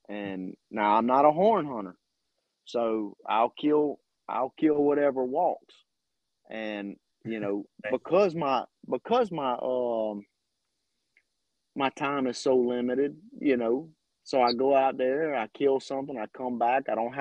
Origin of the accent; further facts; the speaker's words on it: Jacksonville, Florida, United States; born there; That's where I was actually born. I was born in Jacksonville.